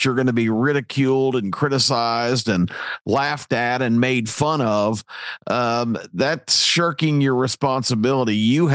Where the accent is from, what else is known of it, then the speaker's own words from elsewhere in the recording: United States; I think as an American, we all have a responsibility to be as informed as we can possibly be